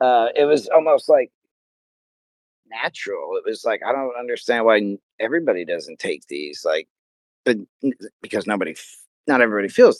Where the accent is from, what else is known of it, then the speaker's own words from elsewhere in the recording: Connecticut, United States; born there; I was born in Connecticut. That's my home state. But then I spent my first 2 years of life back in Camp Lejeune.